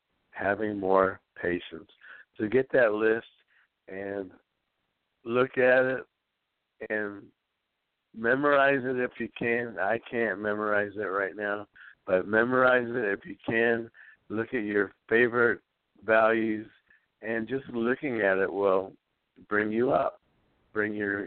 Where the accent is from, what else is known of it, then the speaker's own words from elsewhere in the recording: Santa Barbara, California, United States; Yeah, this is … we're from Santa Barbara, California.